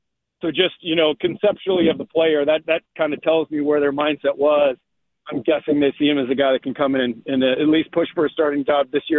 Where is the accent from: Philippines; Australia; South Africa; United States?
United States; Michigan; I'm actually still up in Michigan. I'm up here for the draft, and I'm visiting my parents right now. This is my home state.